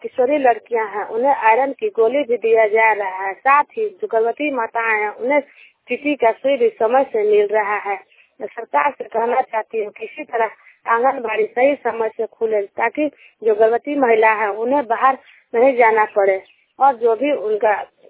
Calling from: Jharkhand, India; झारखंड से।

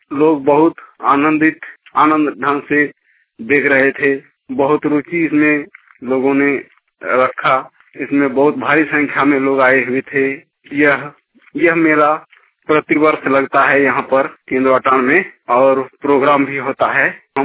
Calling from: Baman Mandi, Jharkhand, India; ग्राम छोटा आसना, post office बामन मांडी, जिला जामताड़ा, झारखंड से बोल रहा।

